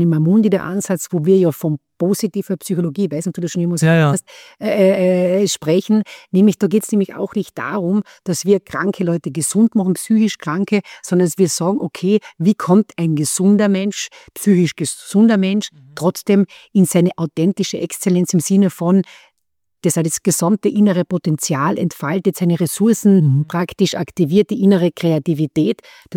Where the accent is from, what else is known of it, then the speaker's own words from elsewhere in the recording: Carinthia, Austria; ich bin eine Kärntnerin